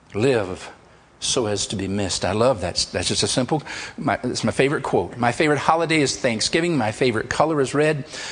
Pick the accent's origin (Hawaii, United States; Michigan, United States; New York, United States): Michigan, United States; It's Michigan. I was born in Michigan, born again in Michigan, played football in Michigan, Michigan State Trooper, and on and on and on. I got Michigan stamped all over me, okay?